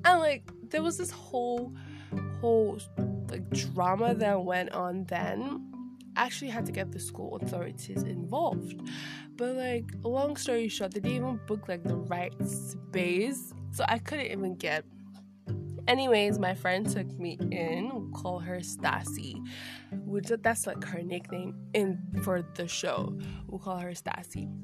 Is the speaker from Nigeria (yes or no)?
yes; Lagos, Nigeria; now in Abuja, Nigeria; So I grew up in Lagos. I went to nursery, primary and secondary school in Lagos, and I was like, okay, I am looking for a fun new opportunity, so why don't I just go to the capital city of Nigeria, which is Abuja.